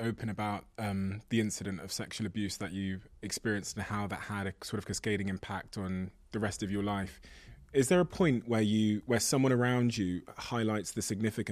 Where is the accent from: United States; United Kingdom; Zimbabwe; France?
United Kingdom; South West England; I grew up in Devon in the southwest, which is like the countryside.